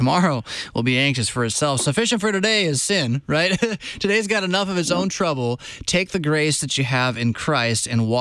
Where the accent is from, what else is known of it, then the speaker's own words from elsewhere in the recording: United States; Like, I think the normal way to hear that, at least as an American-speaking English person, is, you know, don't be anxious.